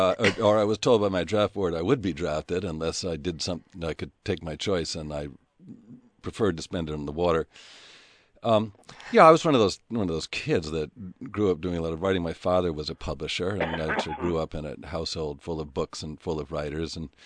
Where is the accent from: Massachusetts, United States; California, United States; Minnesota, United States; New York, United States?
Massachusetts, United States; I grew up in outside Boston, and my father, as I say, was worked at Hope Mifflin in Boston.